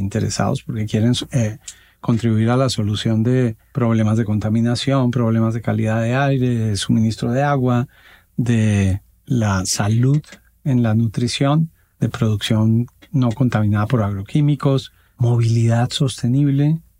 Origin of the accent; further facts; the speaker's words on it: Colombia; now in Mexico; yo soy extranjero, soy de Colombia. Ya había vivido en México antes de mudarme en 2021.